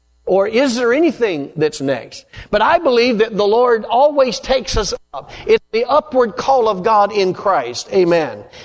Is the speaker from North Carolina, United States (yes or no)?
yes; North Carolina, United States; accent: North Carolina; also born or lived in Vermont; many years, my wife and I pastored for 34 years and pioneered two churches in North Carolina. That's my accent, North Carolina.